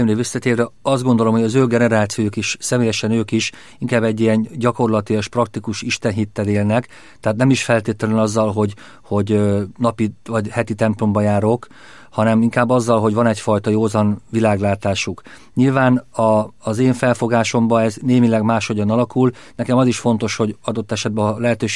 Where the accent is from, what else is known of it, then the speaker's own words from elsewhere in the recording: Győr, Győr-Moson-Sopron, Hungary; also born or lived in Écs; Igen, Győrben születtem 1974-ben. A szüleimmel kiskoromba költöztük valójában Győrben, hiszen az első két évet egy Győr melletti településen, mondhatnám Győr és Panahama között Écsen éltem meg. Édesapám écsi, édesanyám pedig kisbéri, tehát itt a Bakonyalja